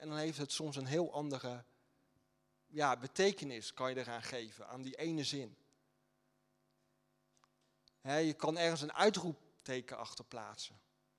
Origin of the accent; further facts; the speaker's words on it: Netherlands; En ik ben hier ook opgegroeid in Nederland